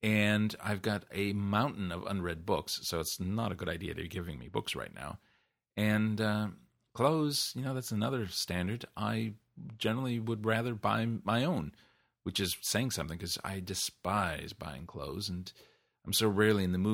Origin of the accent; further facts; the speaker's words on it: Midwest, United States; I come from the Midwest of the U.S., I still to this day find it a bit exotic to have a barbecue on my birthday